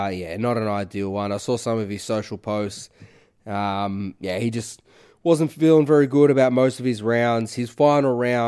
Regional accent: Michigan, United States; and I'm from Michigan. I got family living there.

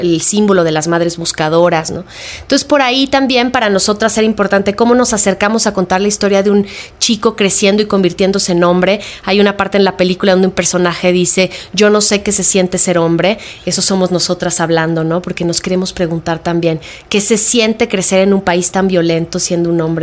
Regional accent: Mexico; como mexicanos hemos sentido, de decir es que este país es sumamente violento

